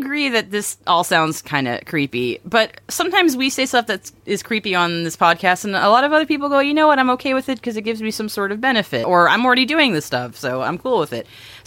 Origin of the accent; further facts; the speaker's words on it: United States; I'm American.